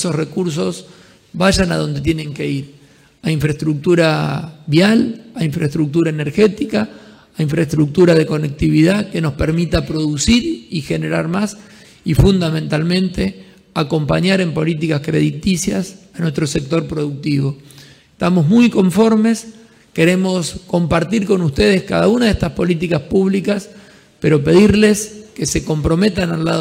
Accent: Santa Fe, Argentina; lo que somos los santafesinos.

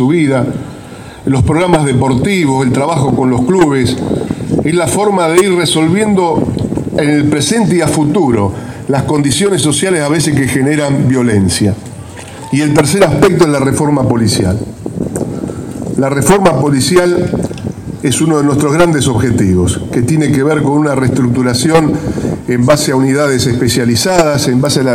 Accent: Argentina; todos somos conscientes, los argentinos, de la complejidad del mundo

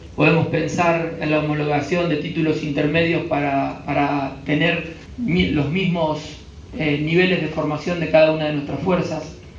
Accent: Santa Fe, Argentina; Yo vengo de la provincia de Santa Fe

